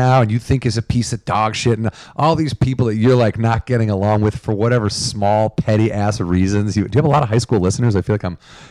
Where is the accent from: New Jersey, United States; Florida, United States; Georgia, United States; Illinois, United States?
Illinois, United States; actually, I'm not from Chicago. I'm from the southwest suburbs. And I explain exactly where I'm from.